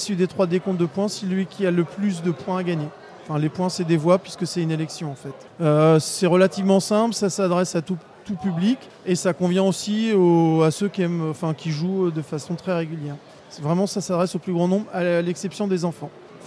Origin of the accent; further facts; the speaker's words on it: Rouen, Normandy, France; Fin janvier, dans ma ville natale, à Rouen.